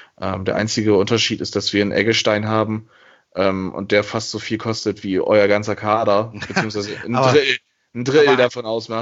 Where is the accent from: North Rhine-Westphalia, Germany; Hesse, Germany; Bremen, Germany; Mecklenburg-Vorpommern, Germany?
Bremen, Germany; als Bremer